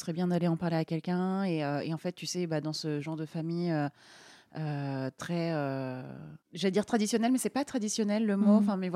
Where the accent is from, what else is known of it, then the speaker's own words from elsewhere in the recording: Normandy, France; on partait vers chez moi en Normandie.